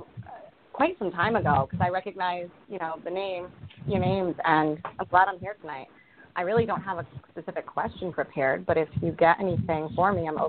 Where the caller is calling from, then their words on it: Rhode Island, United States; I'm calling in from Rhode Island.